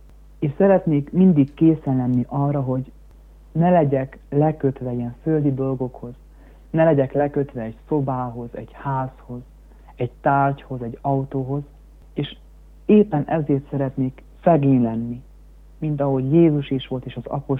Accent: Carei, Satu Mare County, Romania; also born or lived in Timișoara; Én Temesváron születtem ezelőtt 25 évvel, de már 4 éves koromban Károlyba kerültem a szüleimmel együtt, mivel hogy édesapám és édesanyám is a Károly környékbeli falvakból valók.

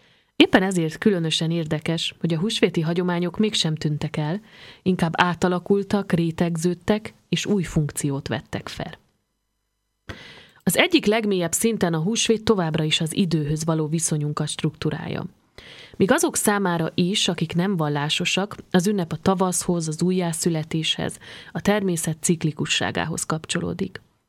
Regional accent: Joseni, Harghita, Romania; nekem elsősorban szülőfalum, Gyergyóalfalu jut eszembe.

